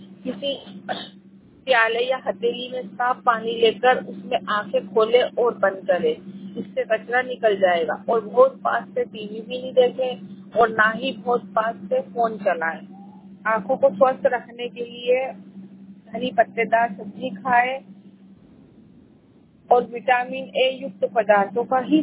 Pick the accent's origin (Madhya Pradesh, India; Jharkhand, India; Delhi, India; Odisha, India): Madhya Pradesh, India; Mhow; मैं महू से हूँ, जिला इंदौर, तहसील महू।